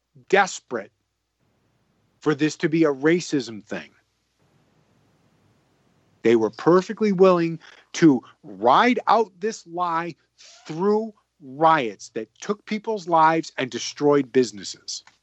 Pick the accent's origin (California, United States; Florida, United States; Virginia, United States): Virginia, United States; You only have to look at my home state, Virginia, back in January.